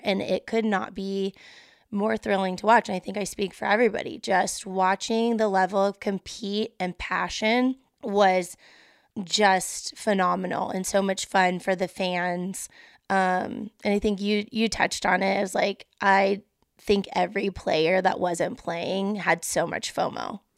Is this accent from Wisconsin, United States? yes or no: no; Texas, United States; I'm from Texas, and I have people, you know, texting me